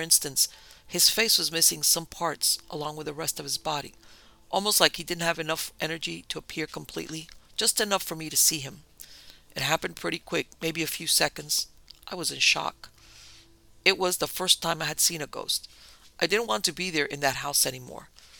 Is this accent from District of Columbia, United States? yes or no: no; Pennsylvania, United States; I grew up in Pennsylvania, but we visited West Virginia a lot.